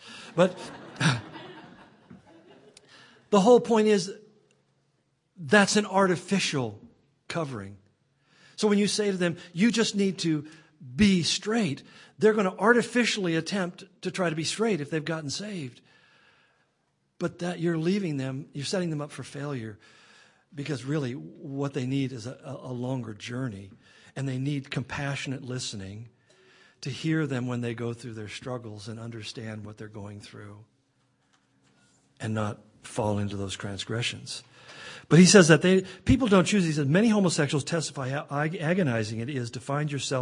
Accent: Spokane, Washington, United States; You know, again, I'm a kid from Spokane.

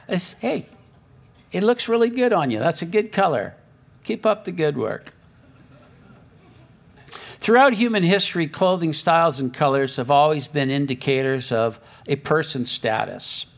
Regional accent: Saskatchewan, Canada; also born or lived in Lower Mainland; now in Kelowna, Canada; I lived in the Lower Mainland for 25 years. I grew up in Saskatchewan, and I mean, I shoveled a lot of snow and whatever, but after 25 years on the coast, I really forgot about it. Then I moved to Kelowna.

